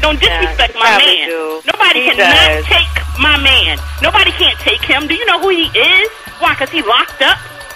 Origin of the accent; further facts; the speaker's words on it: New Jersey, United States; I'm from Jersey. I'm from North, baby.